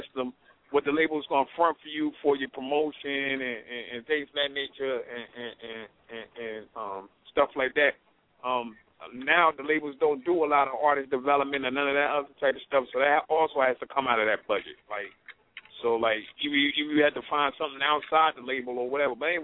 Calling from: Baltimore, Maryland, United States; Yeah, I'm calling in right now from Baltimore, Maryland.

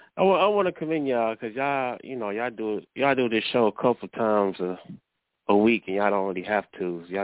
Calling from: Cleveland, Ohio, United States; I'm calling from Cleveland, Ohio.

